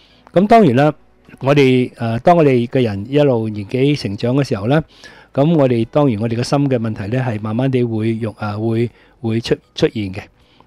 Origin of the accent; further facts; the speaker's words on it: China; 即係我哋中國人都好認識噶啦